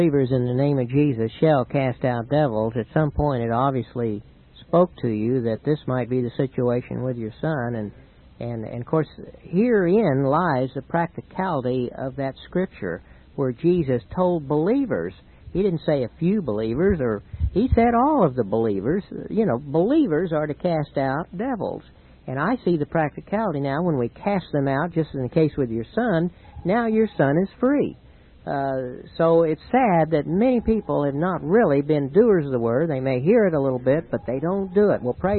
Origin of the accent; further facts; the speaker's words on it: Anadarko, Oklahoma, United States; born there; I was born in Anadarko, Doyle.